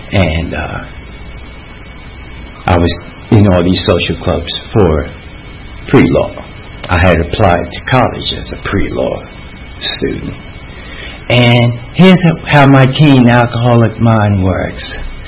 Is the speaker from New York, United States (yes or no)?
yes; New York, United States; So I grew up in New York, Manhattan, in Harlem, 246 West 150th Street, between 7th and 8th Avenue.